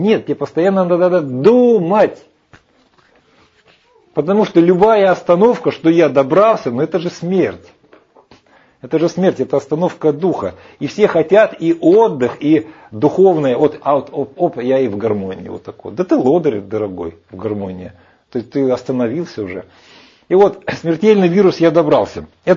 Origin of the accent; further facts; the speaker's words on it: Ukraine; Вот я украинец, я патриот.